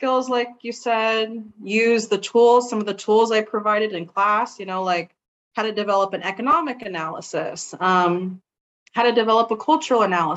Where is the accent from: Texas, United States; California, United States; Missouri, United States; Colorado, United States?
California, United States; I'm from the Bay Area, which tends to be, you know, a bit more progressive, I would say, in terms of education.